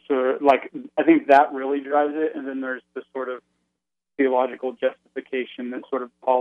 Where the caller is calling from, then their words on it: Princeton, New Jersey, United States; I'm calling from Princeton, New Jersey.